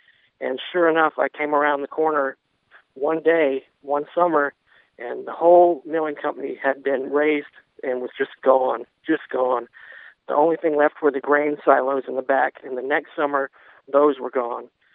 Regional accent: Albemarle, North Carolina, United States; also born or lived in California; I grew up near Charlotte in Albemarle, which is a pretty rural area.

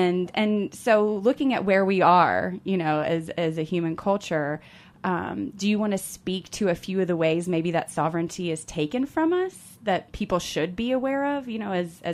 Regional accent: Louisville, Kentucky, United States; I grew up in Louisville, Kentucky, and pretty much when you turned 16, you got on birth control.

